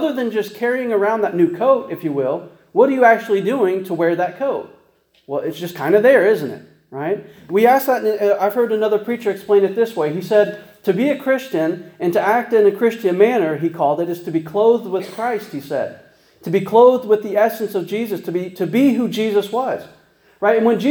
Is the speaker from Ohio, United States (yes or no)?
yes; Ohio, United States; I'm from Ohio, and I never heard of anybody putting salt on watermelon.